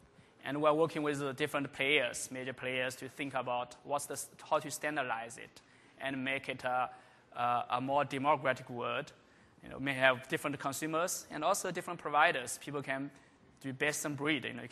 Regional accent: China; also born or lived in France; I come from China. I lived many years in France

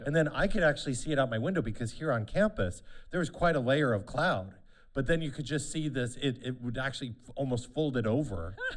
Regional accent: Utah, United States; Dude, I grew up in Utah.

